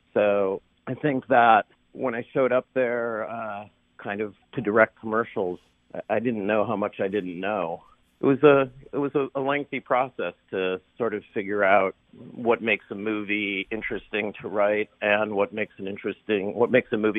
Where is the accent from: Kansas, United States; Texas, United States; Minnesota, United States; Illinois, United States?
Minnesota, United States; Golden Valley; I grew up in Golden Valley, and at some point my family kind of moved over by Lake Calhoun